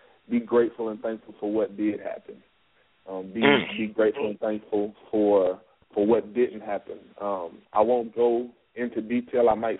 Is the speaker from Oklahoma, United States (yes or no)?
yes; Oklahoma, United States; now in Fayetteville, United States; I'm from Oklahoma originally. I live in Fayetteville, Arkansas right now.